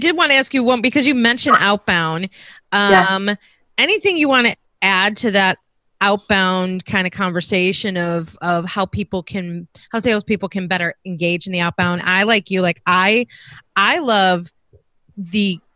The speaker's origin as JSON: {"language": "English", "town": "Chicago", "region": "Illinois", "country": "United States", "said": "because I'm from Chicago originally, a lot of Chicagoans, that's where they go."}